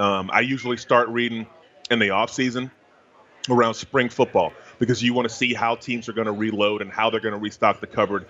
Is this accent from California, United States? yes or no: no; Tallahassee, Florida, United States; Drove up to Tallahassee to my hometown, you know, and visited with Jimbo Fisher and watched them.